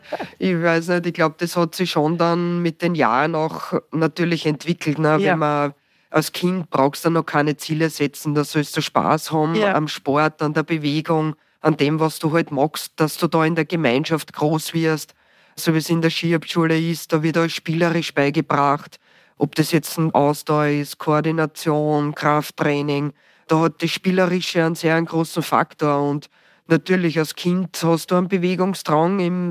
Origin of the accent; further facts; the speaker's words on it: Neusiedl bei Pernitz, Lower Austria, Austria; dann bin ich in Neusiedl bei Pernitz aufgewachsen, habe dort mein letztes Kindergartenjahr Volksschule verbracht